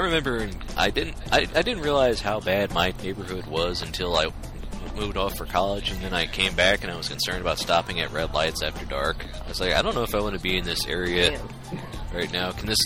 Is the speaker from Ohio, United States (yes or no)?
yes; Ohio, United States; I'm from Ohio. I'm from a microcosm of the U.S.